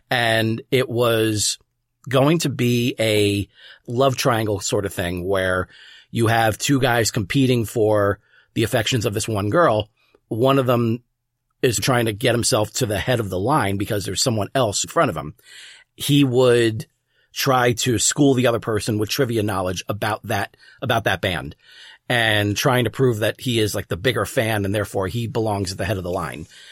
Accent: New York, United States; considering he was from Philly and I'm from New York. So we had that Eagles-Giants thing going

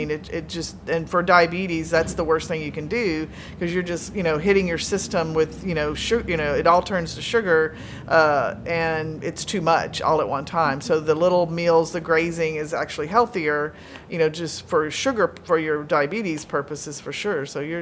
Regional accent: the South, United States; I just think, you know, we're from the South. Yeah. I mean, we can't celebrate without food.

